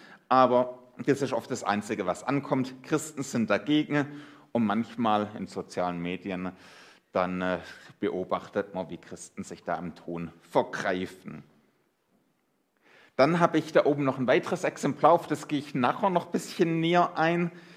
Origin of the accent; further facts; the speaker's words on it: Baden-Württemberg, Germany; Schön, dass ich als Schwabe zu euch hier im Badener Land kommen darf